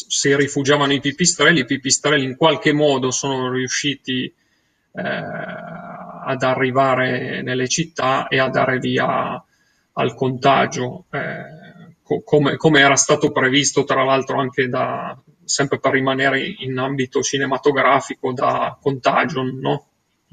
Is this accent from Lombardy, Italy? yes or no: no; Turin, Piedmont, Italy; A Torino abbiamo visto, io sono di Torino